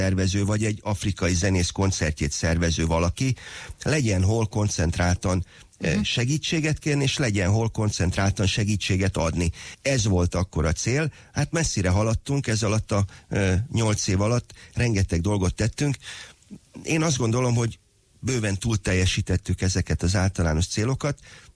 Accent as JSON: {"language": "Hungarian", "town": "Szerencs", "region": "Borsod-Abaúj-Zemplén", "country": "Hungary", "said": "Én magam Szerencsről származom, és ott van egy kisebb kertem"}